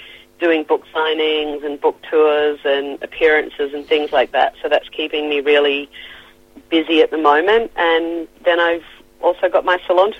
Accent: Australia; lots of Australian references and where I grew up in Australia and all of that kind of stuff.

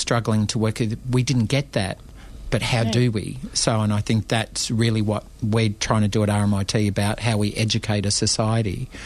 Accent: Australia; we are as much Australian as anybody else

